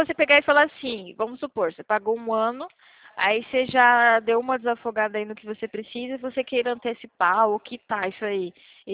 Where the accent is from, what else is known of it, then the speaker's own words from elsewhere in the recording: São Paulo, Brazil; accent: caipira; mas tá vendo o sotaque? É meio caipira, sou de São Paulo.